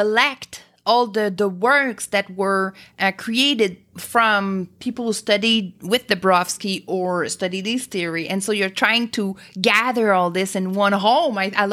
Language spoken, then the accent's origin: English; Quebec City, Quebec, Canada; So I'm from Quebec City